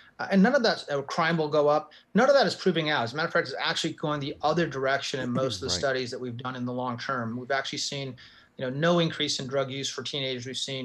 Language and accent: English; New Mexico, United States; And I've got, you know, a governor in my home state of New Mexico who's pushing for this.